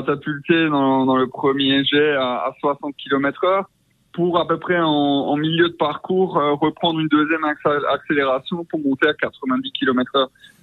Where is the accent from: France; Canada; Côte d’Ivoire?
France; Grand Est; en tant qu'Alsacien, c'est une fierté